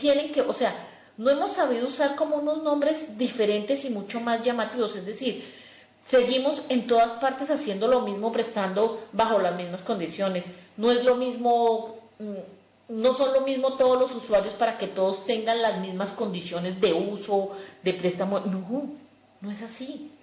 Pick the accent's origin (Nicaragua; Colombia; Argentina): Colombia; Tolima; Bueno, la música colombiana que me ha acompañado toda la vida es de unos cantantes de la región que yo soy, del Tolima